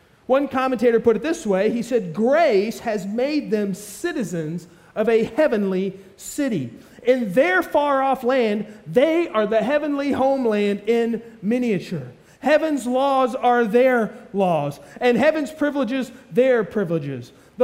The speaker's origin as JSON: {"language": "English", "region": "Kentucky", "country": "United States", "said": "Listen, I'm from Kentucky. I am proud of this state. I'm a good old Kentucky boy."}